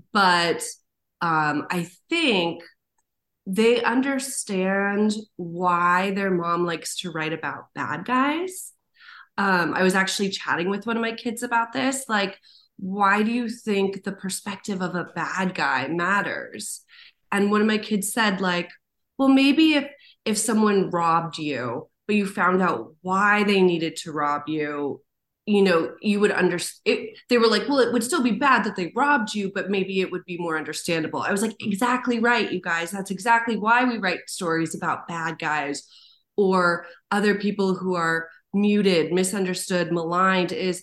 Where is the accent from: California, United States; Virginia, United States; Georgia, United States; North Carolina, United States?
California, United States; Long Beach; also born or lived in Boston; now in Seattle, United States; And I live in Seattle, Washington now, but I was born in Boston and then I grew up in Long Beach, California.